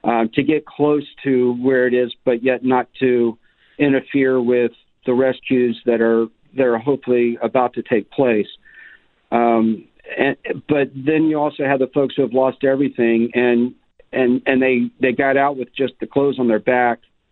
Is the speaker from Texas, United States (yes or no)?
yes; Dallas, Texas, United States; Ironically, I grew up in Dallas, and I'm a product of Bryan Adams.